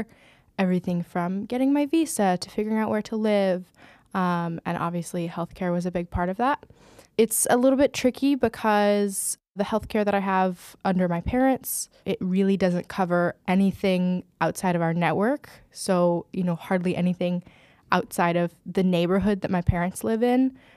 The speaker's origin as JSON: {"language": "English", "region": "Georgia", "country": "United States", "lives_now": "Maastricht, Netherlands", "said": "I'm from the United States, a suburb just outside of Atlanta, Georgia."}